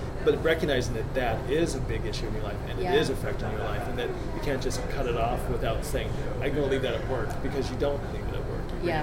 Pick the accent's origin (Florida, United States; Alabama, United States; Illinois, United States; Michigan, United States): Illinois, United States; Because I grew up in Midwest Illinois.